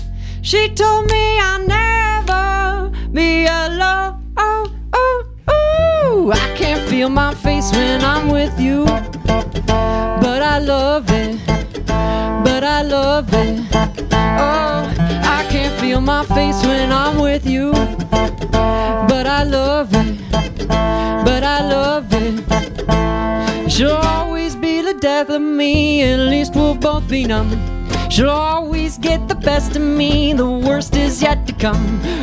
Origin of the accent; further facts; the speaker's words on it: Grand Marais, Minnesota, United States; also born or lived in Illinois; I think I've lived in the township Grand Marais since I was four. Lived in Lutzen when I was 3 years so.